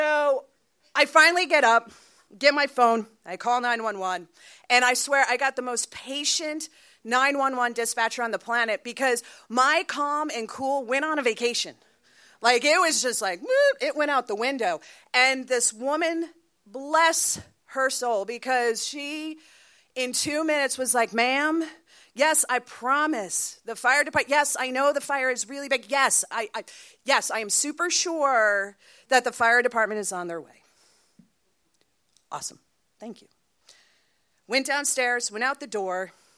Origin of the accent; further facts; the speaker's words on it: New Jersey, United States; So growing up in Central New Jersey, my house was constantly filled with company, right?